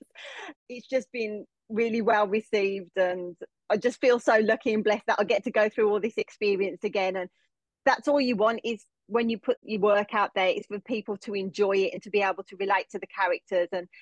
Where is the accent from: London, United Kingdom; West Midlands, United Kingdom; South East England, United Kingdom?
West Midlands, United Kingdom; Birmingham; accent: Birmingham; now in Redlands Coast, Australia; thicker and thicker in the Birmingham accent. So everywhere I go, it's kind of like, oh, you know, where are you from? You're from the UK. And like the accent always gets picked up, but it's not going anywhere.